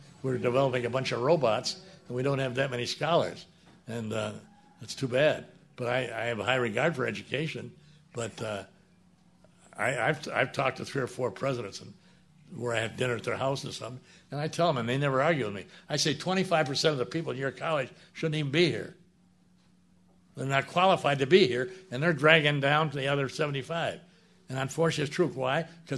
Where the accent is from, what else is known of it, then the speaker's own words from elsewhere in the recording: Detroit, Michigan, United States; I was born and raised in Detroit. I love Detroit.